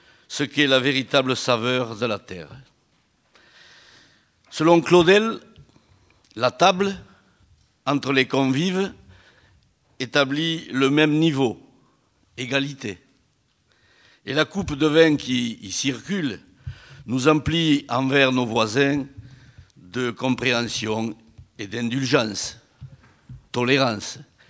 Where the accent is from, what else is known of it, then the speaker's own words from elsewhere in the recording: the Midi, France; je suis du Midi. Je suis né sur ces terres qui, sous le règne du vent et l'empire du soleil, n'en finissent pas de faire chanter la vigne depuis des générations et des générations